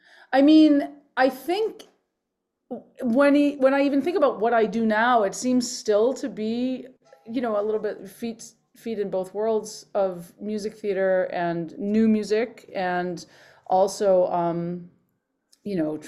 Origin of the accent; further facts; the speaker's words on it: Boston, Massachusetts, United States; now in New York, United States; No, I'm from the Boston area originally. I grew up in Boston, and before I went to college, I was heavily involved in sort of New England Conservatory's preparatory program